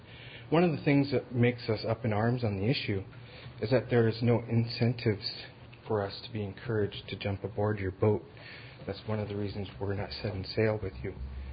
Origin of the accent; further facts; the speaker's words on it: Angoon, Alaska, United States; now in Juneau, United States; I do reside here in Juneau at 1050 Salmon Creek Lane, Unit C202. And I was raised in Angoon all of my formative years.